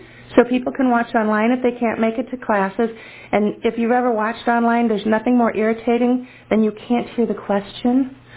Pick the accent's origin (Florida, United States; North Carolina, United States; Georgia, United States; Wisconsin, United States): North Carolina, United States; Holly Springs; I'm from Holly Springs.